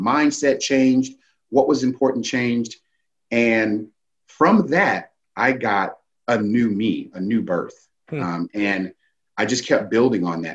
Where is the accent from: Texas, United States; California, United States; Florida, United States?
Florida, United States; Daytona Beach; I grew up in Daytona Beach and, you know, I didn't have any real inspiration about world travel